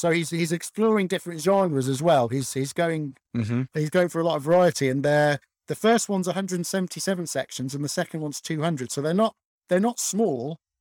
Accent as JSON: {"language": "English", "country": "United Kingdom", "said": "Oh, yes, I'm British."}